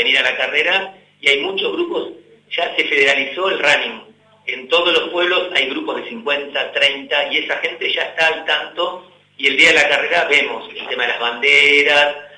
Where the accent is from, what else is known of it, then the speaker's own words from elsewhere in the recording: Buenos Aires, Argentina; nosotros somos de Buenos Aires